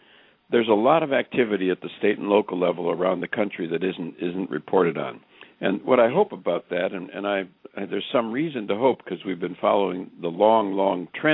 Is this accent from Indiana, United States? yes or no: no; Racine, Wisconsin, United States; I'm from Wisconsin, one of the industrial cities of Wisconsin, Racine